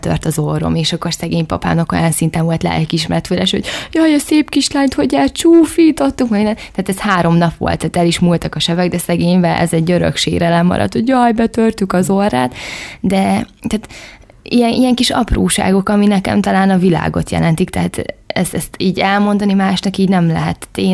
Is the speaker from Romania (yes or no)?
no; Berettyóújfalu, Hajdú-Bihar, Hungary; Igen, én Berettyóújfalúban születtem, ott is nőttem fel, igen. Szüleim is tőzsgyökeres Berettyóújfalúiak